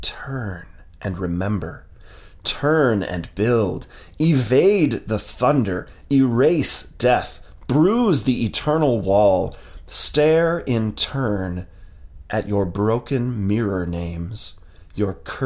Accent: Wilson, North Carolina, United States; I grew up in Wilson, North Carolina. It's a small town about an hour east of Raleigh

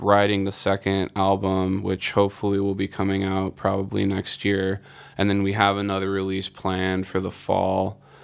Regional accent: California, United States; we did. We grew up in North County

